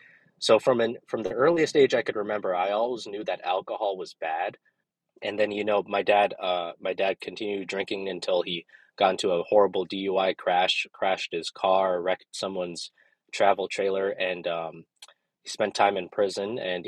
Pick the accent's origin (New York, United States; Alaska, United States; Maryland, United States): Alaska, United States; Nome; now in Anchorage, United States; I'm from Nome, Alaska. I've lived here in Anchorage since 2021.